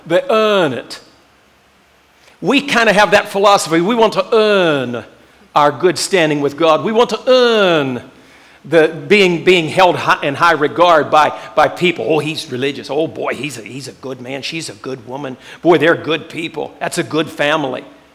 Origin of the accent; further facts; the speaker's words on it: Johnstown, United States; I'm from Johnstown, and I have a very good work ethic